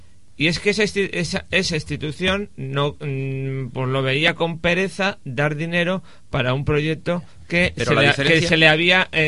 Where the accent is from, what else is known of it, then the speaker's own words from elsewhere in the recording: Valladolid, Castile and León, Spain; Yo esto lo puedo decir porque soy profundamente vallisoletano, amo Valladolid y la amo incluso con sus defectos.